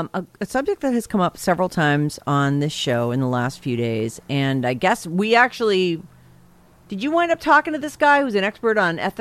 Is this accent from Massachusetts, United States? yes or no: yes; Massachusetts, United States; I grew up in Massachusetts.